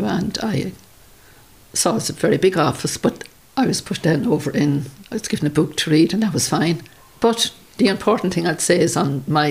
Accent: Longford, Leinster, Ireland; never could have guessed I was from Longford or whatever.

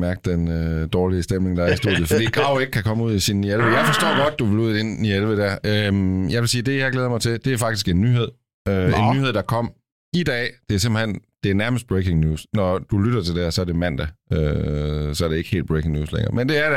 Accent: Aarhus, Central Denmark Region, Denmark

